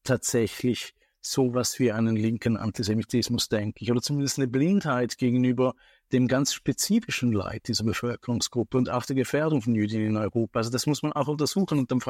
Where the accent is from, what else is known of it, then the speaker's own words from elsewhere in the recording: Switzerland; now in Vienna, Austria; Und plötzlich sage ich, ich bin doch Schweizer und jetzt mache ich hier ein Projekt.